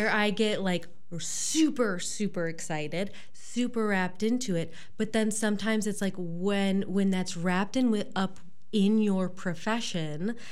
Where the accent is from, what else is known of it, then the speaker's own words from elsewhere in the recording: Monticello, Wisconsin, United States; I'm from south of Madison